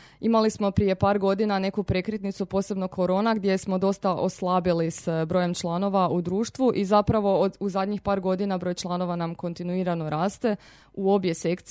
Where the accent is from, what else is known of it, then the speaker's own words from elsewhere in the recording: Nedelišće, Međimurje County, Croatia; S godinama sam primijetila da je interes slabio, ne samo kod nas u Nedelišću, nego općenito u Međimurju.